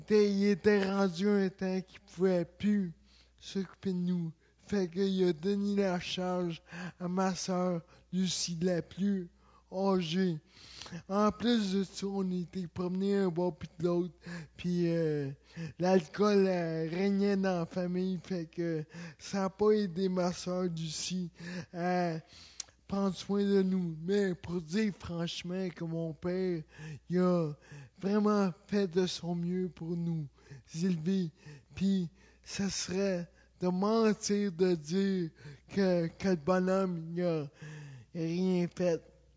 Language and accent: French; Montreal, Quebec, Canada; Je suis natif de Montréal, Saint-Henri. Puis, je suis plus jeune d'une famille de 6.